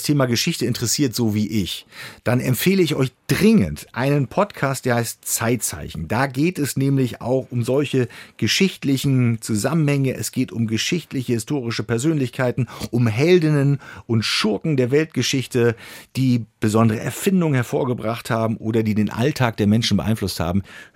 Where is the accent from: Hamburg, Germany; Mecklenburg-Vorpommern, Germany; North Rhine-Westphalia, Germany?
Mecklenburg-Vorpommern, Germany; moved away; Er kommt aus meiner alten Heimat Mecklenburg-Vorpommern